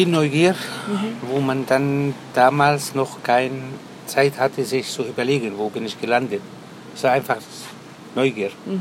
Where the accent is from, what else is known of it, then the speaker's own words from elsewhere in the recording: Palestine; now in Germany; Und ich bin selber Palästinenser